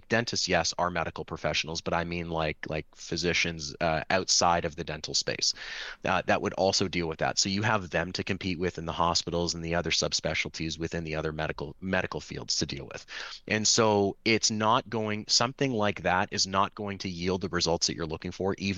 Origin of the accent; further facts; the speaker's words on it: Toronto, Ontario, Canada; And so I'm actually from Toronto.